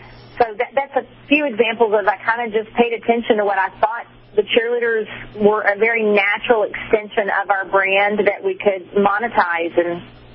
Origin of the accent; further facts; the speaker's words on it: Utah, United States; My dad is originally from Lubbock, so I grew up in Utah.